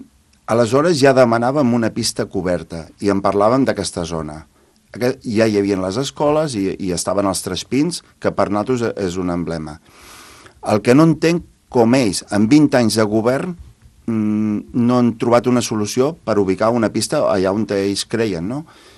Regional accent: Olèrdola, Catalonia, Spain; reposar tots els que tenim a Olèrdola, que per exemple, on jo vinc i parlaré de Moja

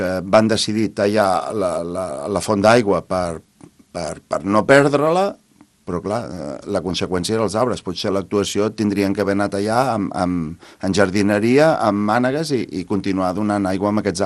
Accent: Olèrdola, Catalonia, Spain; reposar tots els que tenim a Olèrdola, que per exemple, on jo vinc i parlaré de Moja

